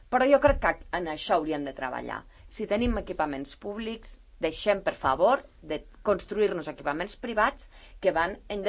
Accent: La Floresta, Catalonia, Spain; yo soy de la Floresta

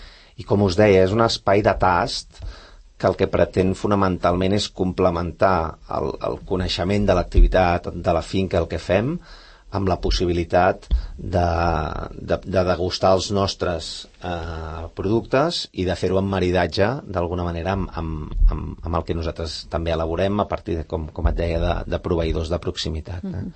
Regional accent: Barcelona, Catalonia, Spain; i donat que som barcelonins

